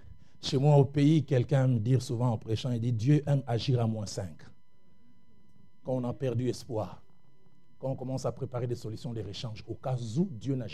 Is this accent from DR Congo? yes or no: yes; Kinshasa, DR Congo; je pense à un frère qui est chez nous à Kinshasa, Prosper Banzenza.